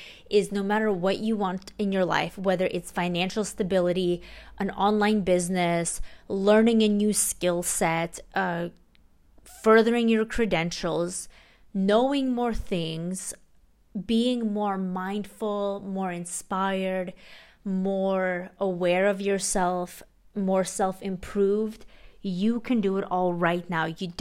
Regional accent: Russia; English is a second language; now in United States; I was an immigrant from Russia, and I wanted a better life for myself.

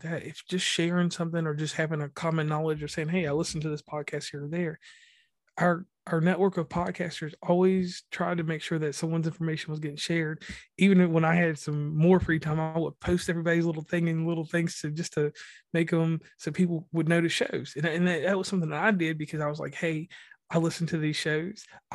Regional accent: Mid-Atlantic, United States; I am from the Mid-Atlantic, but I'm from the country. So sometimes when I talk, I sound like an auctioneer instead of a mountaineer.

